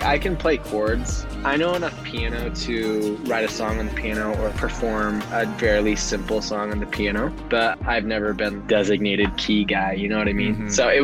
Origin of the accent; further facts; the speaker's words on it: California, United States; I grew up in Southern California. Both of my parents are from there.